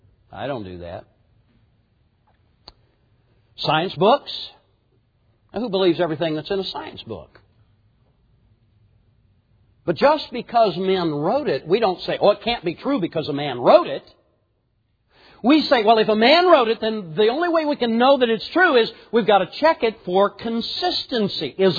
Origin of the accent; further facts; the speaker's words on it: United States; I'm an American, and I've been raised in America, and I've been raised with a normal public school education